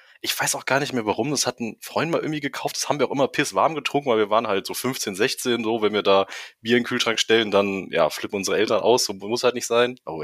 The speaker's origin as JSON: {"language": "German", "region": "North Rhine-Westphalia", "country": "Germany", "said": "wir haben ja hier in der Ecke, ich komme ja aus NRW und so, Düsseldorf, so Mönchengladbach, wenn man das kennt."}